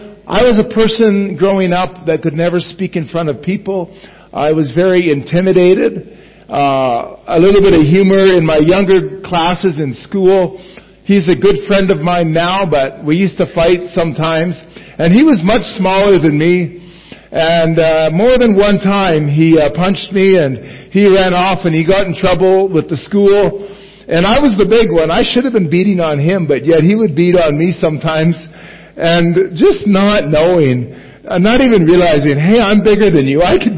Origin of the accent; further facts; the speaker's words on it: Alberta, Canada; I'm from Canada, and I'm from the northern part of Canada, about 1,000 kilometers north of the U.S. border in the province of Alberta. I'm a farmer. My grandfather migrated from Sweden, so my roots are from there originally, but I don't even speak the language